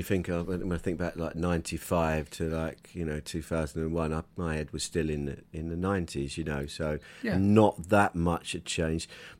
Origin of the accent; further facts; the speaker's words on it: London, United Kingdom; growing up in London